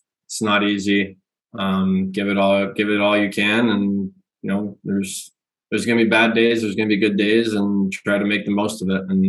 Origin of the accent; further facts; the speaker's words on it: Canada; because obviously I'm from Canada, Brett's from Canada.